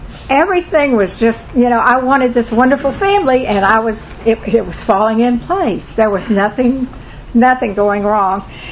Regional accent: Lakeland, Florida, United States; this is not at all what I thought my life would be like when I was growing up in Lakeland, Florida.

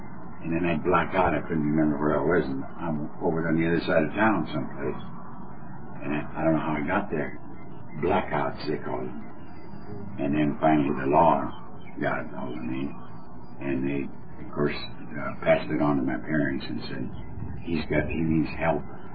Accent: Colorado, United States; born there; the place I was born in Colorado, up in the mountains, everybody made home brew.

